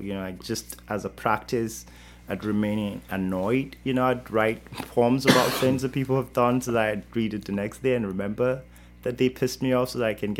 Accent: Nigeria; So and right now as a Nigerian, I, you know, like some of my writing also like incorporate some of those local words, right?

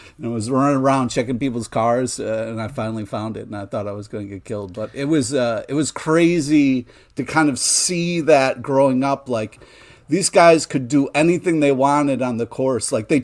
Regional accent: Rochester, New York, United States; when we were talking about mafia stories, growing up in Rochester.

